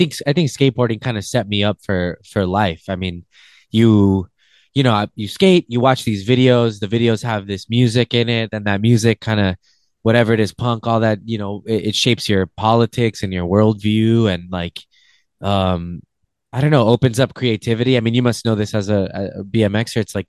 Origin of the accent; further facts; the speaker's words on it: Los Angeles, California, United States; I grew up in Frogtown, like Northeast LA, by Dodger Stadium.